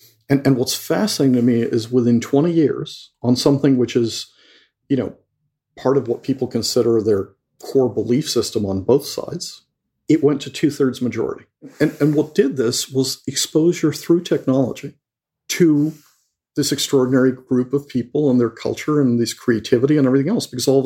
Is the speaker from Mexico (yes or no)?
yes; Mexico; one of the things that pushed me to write this book is I grew up in Mexico